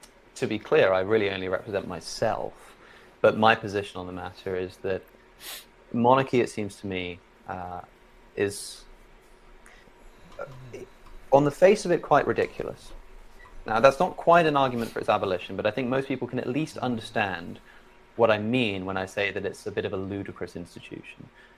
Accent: Oxford, South East England, United Kingdom; I'm from Oxford originally.

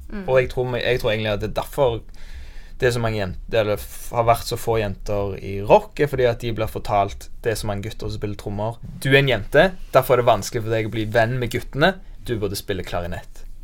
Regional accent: Stavanger, Rogaland, Norway; vi vokste opp med sånn, i Stavanger med sånn

